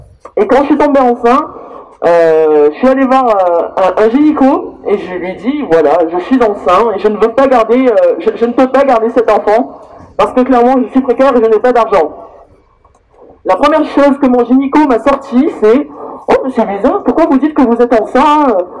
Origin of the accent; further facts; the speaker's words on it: Tahiti, French Polynesia; j'ai été adoptée par une famille blanche, pas du tout déconstruite, et de base, je viens de Tahiti.